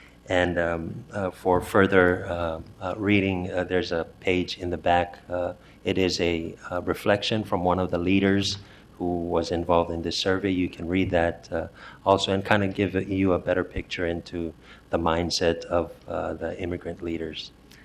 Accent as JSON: {"language": "English", "region": "Chuuk", "country": "Micronesia", "said": "I am from Chuuk, from the islands of Micronesia, the Pacific Islander community."}